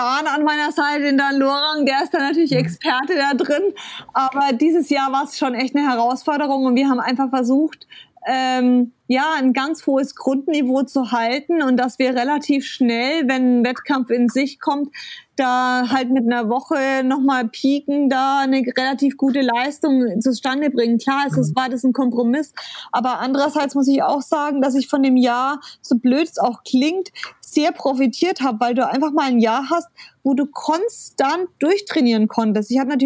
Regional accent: Bayreuth, Bavaria, Germany; Ich komme ursprünglich aus Bayreuth

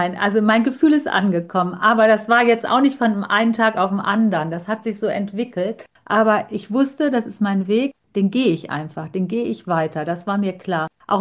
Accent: Germany; Ich bin Halbinderin. Ich hatte einen indischen Vater und eine deutsche Mutter. Ich bin hier in Deutschland geboren, lebe hier immer, war halt nur öfter zu Besuch in Indien.

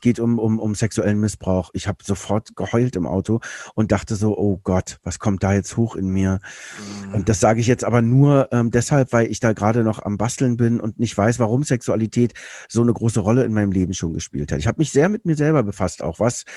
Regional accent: Berlin, Germany; ich bin auf dem Dorf groß geworden. Weil Buch war Dorf, obwohl das natürlich Ostberlin war, aber das war ganz krass.

